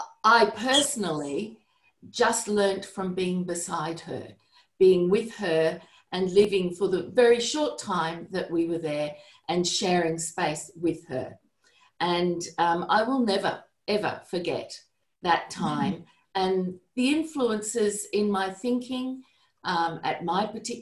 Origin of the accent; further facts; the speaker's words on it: Australia; We're from Australia. So we had the pleasure of coming to America